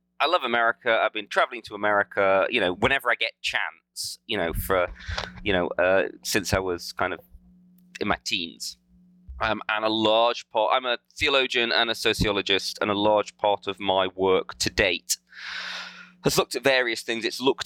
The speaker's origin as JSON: {"language": "English", "region": "Louisiana", "country": "United States", "said": "I'm from Louisiana."}